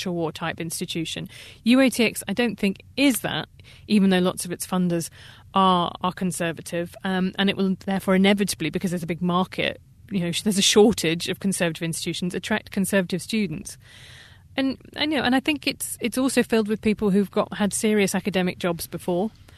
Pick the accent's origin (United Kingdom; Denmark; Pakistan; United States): United Kingdom; So I'm British, so in American terms, you know, being kind of on the center left in Britain is being pretty left wing